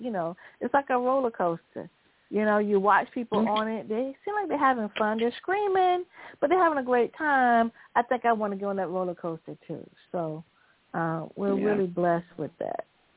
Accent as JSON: {"language": "English", "region": "Virginia", "country": "United States", "said": "Look, I was a cheerleader. I was a cheerleader from Virginia."}